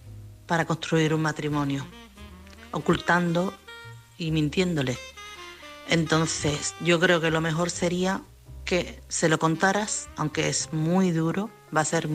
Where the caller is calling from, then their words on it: Chiclana de la Frontera, Andalusia, Spain; de Chiclana.